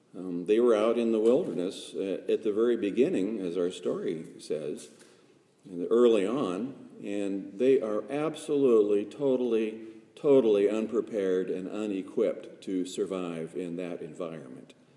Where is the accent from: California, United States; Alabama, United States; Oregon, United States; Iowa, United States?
Oregon, United States; You know, I grew up in Oregon, where there are state parks and federal parks, and there are wilderness areas.